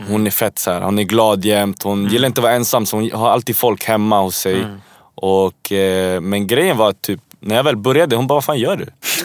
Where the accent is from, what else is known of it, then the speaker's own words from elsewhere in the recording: Värmdö, Stockholm County, Sweden; jag är uppvuxen i Värmdö och tänkte, vi var bara 10 invandrarfamiljer liksom.